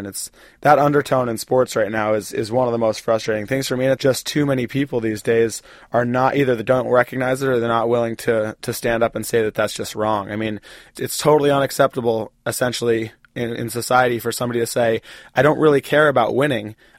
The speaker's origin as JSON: {"language": "English", "country": "United States", "said": "my home country"}